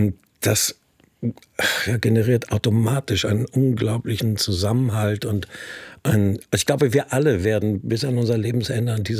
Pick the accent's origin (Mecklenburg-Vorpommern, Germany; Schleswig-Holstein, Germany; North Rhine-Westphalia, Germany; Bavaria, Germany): Schleswig-Holstein, Germany; Kiel; in meiner Heimatstadt Kiel sehr früh mit dem Thema auch beschäftigen konnte.